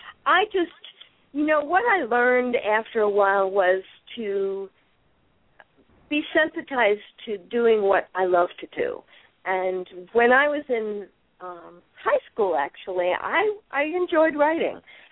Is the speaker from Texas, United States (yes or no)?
no; New York, United States; I grew up in New York, and I saw all these people going to work in New York City on the Long Island Railroad